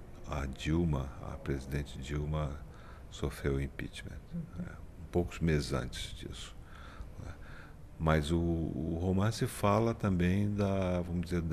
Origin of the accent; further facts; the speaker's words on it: Amazon, Brazil; born there; a Amazônia, minha região onde eu nasci